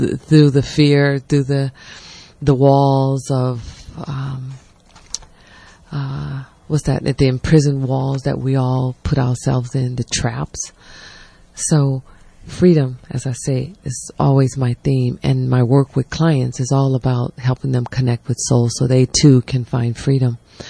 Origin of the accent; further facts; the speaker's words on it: the South, United States; As a black woman, as a young child growing up in the South with a strong mother